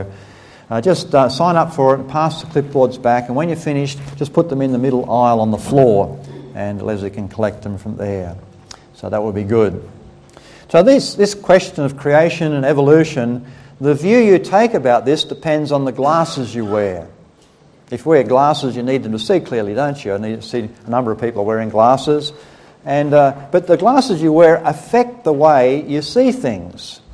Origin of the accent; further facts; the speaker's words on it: Brisbane, Queensland, Australia; So we're from Brisbane in Australia